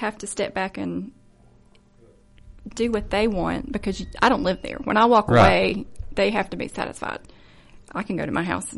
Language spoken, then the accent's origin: English; Hayden, Alabama, United States; I grew up in Hayden, which is...